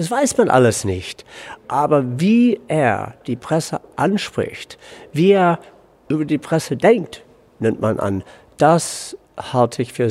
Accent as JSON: {"language": "German", "country": "United States", "second_language": "German", "said": "Das ist ja für mich als Amerikaner also nicht nur etwas ganz Neues"}